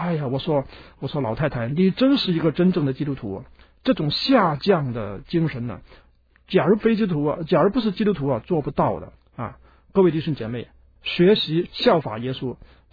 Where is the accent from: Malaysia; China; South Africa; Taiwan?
China